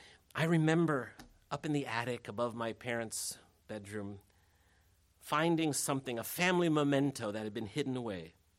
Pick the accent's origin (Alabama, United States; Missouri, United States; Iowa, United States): Iowa, United States; the home that I grew up in Iowa.